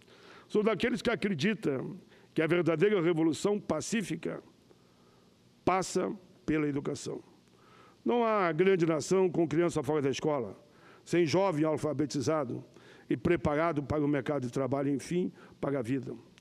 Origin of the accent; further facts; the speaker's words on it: Caxias do Sul, Rio Grande do Sul, Brazil; A todos os moradores da minha cidade natal, meu grande e fraterno abraço.